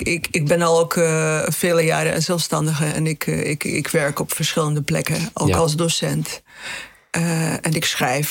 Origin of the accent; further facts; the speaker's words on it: Belgium; moved away as an adult; now in Netherlands; ik kom uit België, dus ik ben geen vluchteling. Ik ben gewoon een student-migrant, zeg maar.